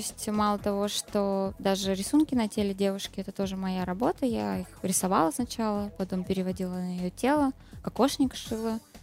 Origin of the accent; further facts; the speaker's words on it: Russia; Если где-то сидишь в Европе и русские, то ты, ой, давай потише, чтобы не заметили, что мы тоже из России.